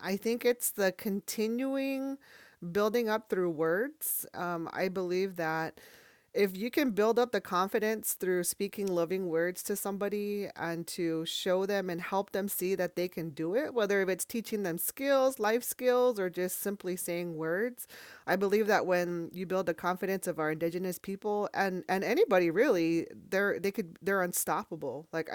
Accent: Laguna Pueblo, New Mexico, United States; I'm from Laguna Pueblo, which is located right outside of Albuquerque, New Mexico. And so that's where I'm from. My village is called Powati.

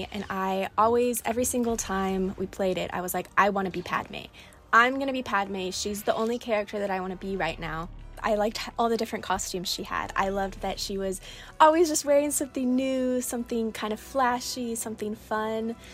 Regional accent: Oklahoma, United States; I am 23 years old, and I am from the Choctaw Nation of Oklahoma.

